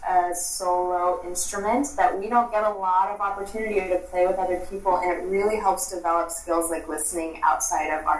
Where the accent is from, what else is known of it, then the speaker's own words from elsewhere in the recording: Anchorage, Alaska, United States; now in Honolulu, United States; I too am a harpist. And I'm originally from Anchorage, Alaska. And right now I'm based in Honolulu. And I work in both places.